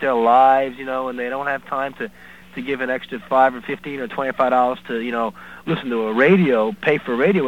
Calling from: Norwalk, Connecticut, United States; Connecticut, Norwalk.

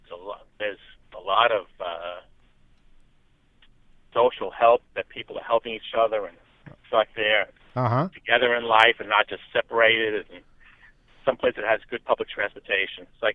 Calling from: Mastic, New York, United States; from Mastic.

